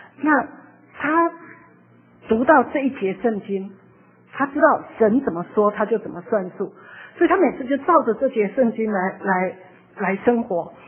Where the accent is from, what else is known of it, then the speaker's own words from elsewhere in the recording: Taiwan; now in Los Angeles, United States; 那我从台湾来我只带了几千块